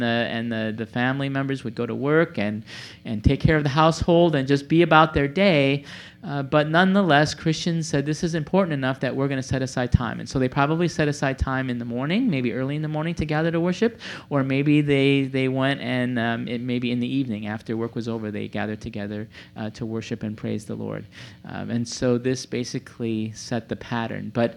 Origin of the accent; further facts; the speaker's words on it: Milwaukee, Wisconsin, United States; I was still living in Milwaukee, Wisconsin, my hometown, and I was working.